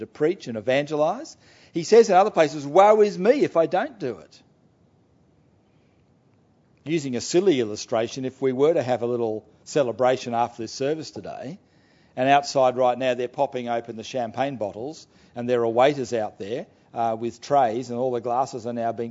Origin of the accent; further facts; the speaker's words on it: Australia; accent: Australian; My Australian accent was getting in the way of him understanding what I was saying.